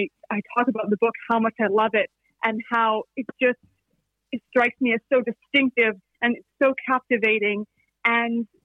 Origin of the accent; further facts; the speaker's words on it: Canada; Like back living in Canada, growing up in Canada, we didn't have, you know, a lot of history outside of sort of modern European history.